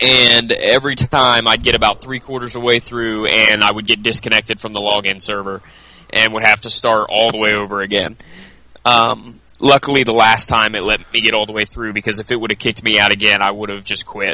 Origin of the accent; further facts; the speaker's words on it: United States; Hey, wait, I'm American.